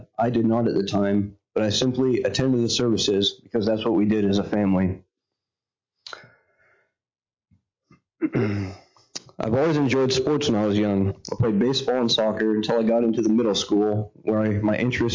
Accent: Salem, Oregon, United States; I was born and raised in Salem, Oregon.

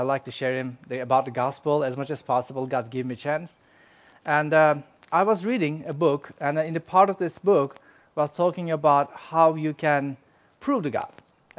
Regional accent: Turkey; It's named after my country. So, I'm from Turkey. And yes, we have turkey in Turkey.

